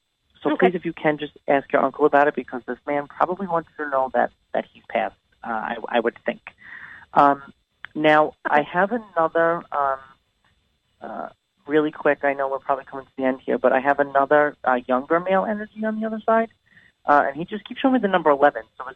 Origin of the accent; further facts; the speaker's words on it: New York, United States; Maybe it's the whole Northeast thing. I'm from New York. So maybe that's what that is.